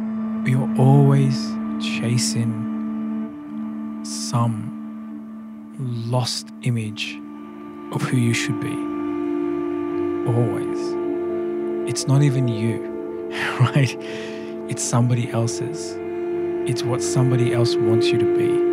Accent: Australia; my own upbringing as a young person of color growing up in Australia with ethnic parent

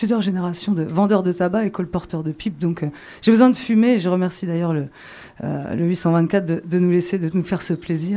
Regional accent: Charleville, Grand Est, France; parce que je viens de Charleville

